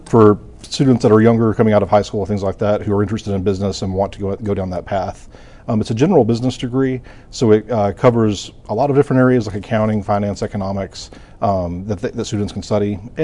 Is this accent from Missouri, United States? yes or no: yes; Missouri, United States; I grew up in Southeast Missouri and was born and raised for about the first half of my life, I guess, in the Boot Hill.